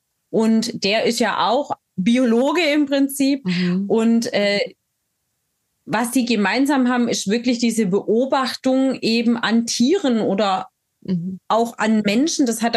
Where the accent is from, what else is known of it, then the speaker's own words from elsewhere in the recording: Baden-Württemberg, Germany; born there; now in Munich, Germany; ich bin gebürtig aus Baden-Württemberg und lebe jetzt mit meiner Familie. Das sind meine vier Kinder, unser Hund, Katze und hier in München im Osten.